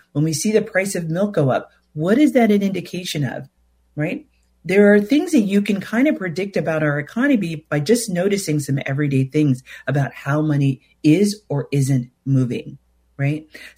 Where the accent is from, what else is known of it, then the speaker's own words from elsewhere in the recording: Hollywood, California, United States; I'm originally from Hollywood, California. Yes, the actual Hollywood. It's a place. People live there. People grew up there. And that's where I'm from. I grew up poor.